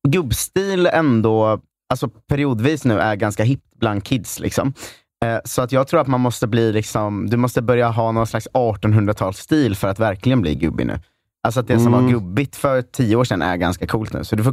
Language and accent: Swedish; Ljusbro, Östergötland, Sweden; Jag kom från Ljusbro, jag tänkte så här, nu är man tvungen typ.